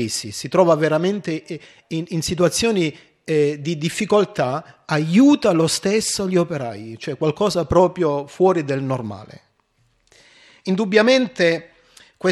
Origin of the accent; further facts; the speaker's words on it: Nardò, Apulia, Italy; e tuttora anche al mio paese, a Nardò, provincia di Lecce, esiste ancora questo